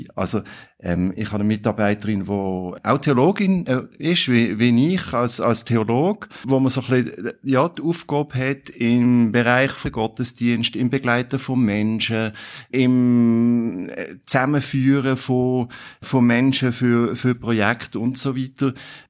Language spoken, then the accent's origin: German; Basel-Landschaft, Switzerland; Ich bin so ein bisschen ein Agglomerationskind. Also ich bin im Agglomerationsgebiet aufgewachsen, im Baselbiet, und habe immer in Agglomerationsort gelebt.